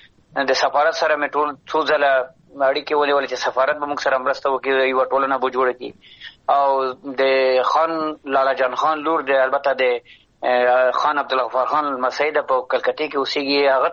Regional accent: Afghanistan; moved away; وطن کې مو ژوند هلته پیدا شوي یو، لوی

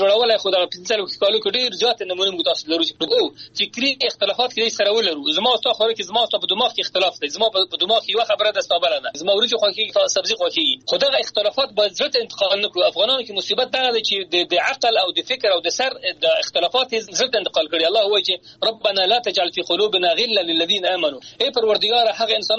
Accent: Afghanistan

